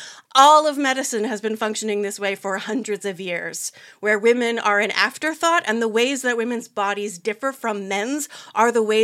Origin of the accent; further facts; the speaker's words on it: United States; I'm American, I live here